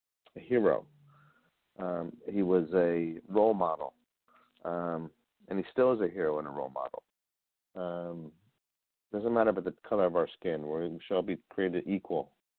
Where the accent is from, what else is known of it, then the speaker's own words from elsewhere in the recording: Ireland; She's Irish. I'm Irish too, and I'm probably saying her last name incorrectly.